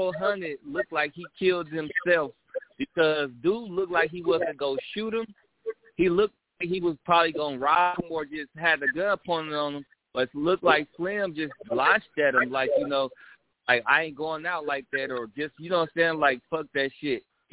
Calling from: Kansas City, Missouri, United States; I'm calling from Kansas City, Missouri.

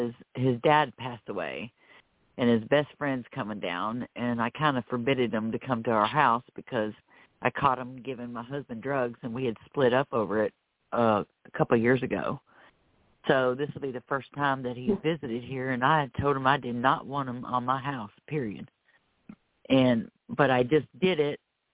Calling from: Florida, United States; Yes, it's … I'm calling from Florida.

